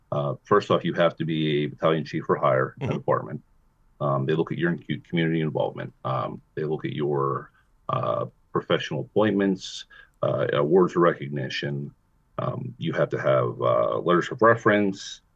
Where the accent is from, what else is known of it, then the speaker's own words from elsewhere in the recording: Port Vue, Pennsylvania, United States; I grew up in Port View, not far from here, obviously. You know, I'm just right across the river, and I was on Rebecca Street.